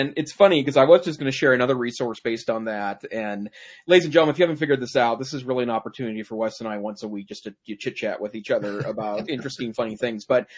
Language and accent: English; Great Falls, Montana, United States; No, I grew up in Great Falls, 90 okay. miles north of Helena.